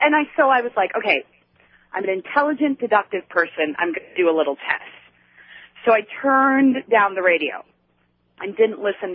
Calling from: Minneapolis, Minnesota, United States; I'm calling from Minneapolis.

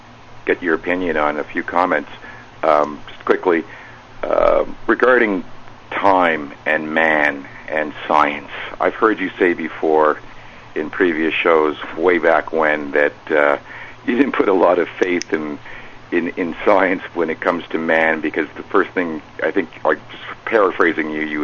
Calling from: Montreal, Quebec, Canada; I'm calling from Montreal, Canada.

